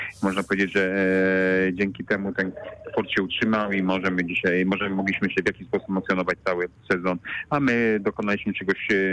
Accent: Greater Poland Voivodeship, Poland; Jako Wielkopolanin zawsze temu klubowi kibicowałem, tak jak zresztą innym klubom w Wielkopolsce.

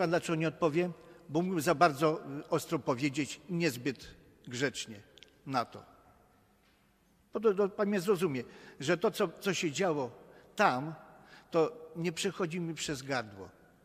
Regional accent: Warsaw, Masovian Voivodeship, Poland; Ja urodziłem się w powstanie 29.09.1944 roku w przedpokoju. Wtedy akurat był ostrzał, był w Warszawie. I od tamtej pory cały czas mieszkam, żyję, znam wszystkich ludzi, wszystkich znam, mnie znają.

